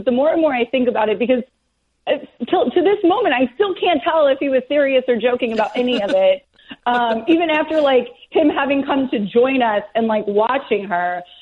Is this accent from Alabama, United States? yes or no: no; California, United States; My parents met at Ohio State, and then I grew up in California when I was a kid.